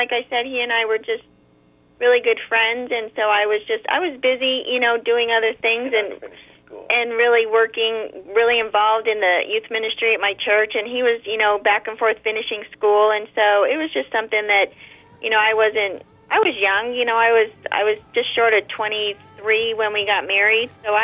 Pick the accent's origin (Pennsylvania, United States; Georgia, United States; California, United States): California, United States; We grew up in Southern California, and I was going to go and be a lawyer and go to law school.